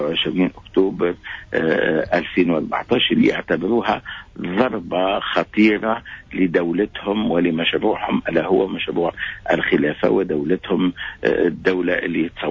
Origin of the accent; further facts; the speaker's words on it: Tunisia; وعندنا في تونس